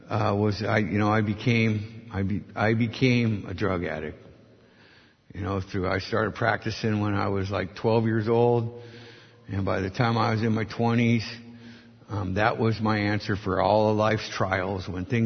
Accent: Tacoma, Washington, United States; and I was born and raised in Tacoma, and I poured concrete for 37 years.

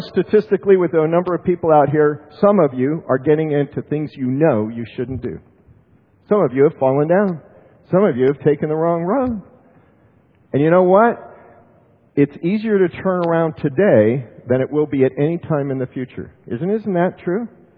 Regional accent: United States; I have never known, as an American growing up, born in 1954, I have never known going into a grocery store and not seeing all the shelves full.

